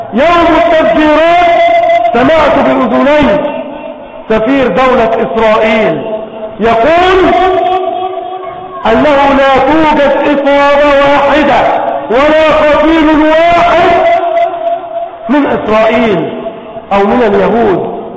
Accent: Egypt

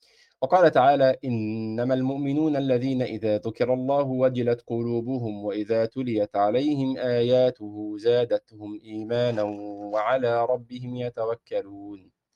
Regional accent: Egypt; ودي من الألفاظ اللي بنقول لك إيه في الفلاحي عندنا في مصر

